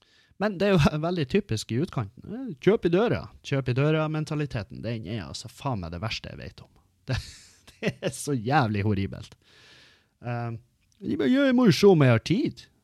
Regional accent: Meløy, Nordland, Norway; det beste showet jeg gjorde, det ble hjemme i Meløy.

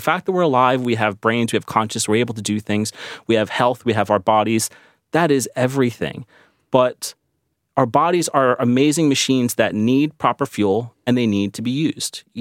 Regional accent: Philadelphia, Pennsylvania, United States; born there; You know, I was living in America where I was born in Philadelphia, and American culture can take hold of you.

